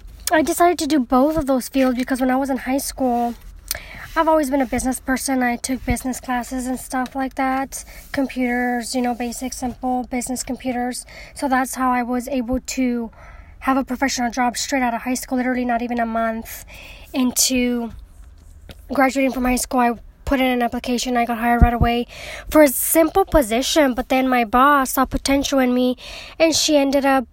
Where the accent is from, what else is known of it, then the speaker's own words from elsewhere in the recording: California, United States; I'm Mexican American. I live in California. I'm born to a Mexican-American mother. She was born in L.A. My dad is Mexican from Reynosa, Tamaulipas. I've lived in California my whole life